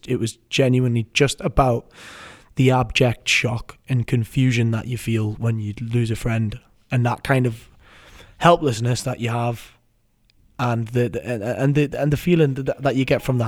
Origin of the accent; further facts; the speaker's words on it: Newcastle upon Tyne, North East England, United Kingdom; accent: Geordie; I'm toning down the Newcastle, so that you guys understand us. Because if I did Geordie right now, you would have absolutely no clue what I was saying.